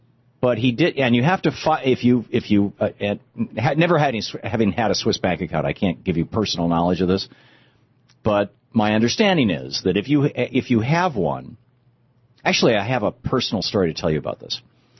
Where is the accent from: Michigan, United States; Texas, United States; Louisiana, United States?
Michigan, United States; I know when I was growing up in Michigan, if you were 18, as I recall, anyway, if you were 18, you could get married.